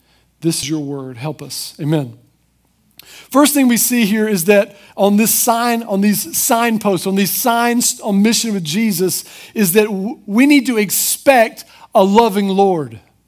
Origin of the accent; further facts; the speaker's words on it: United States; I mean, I'm an American, right?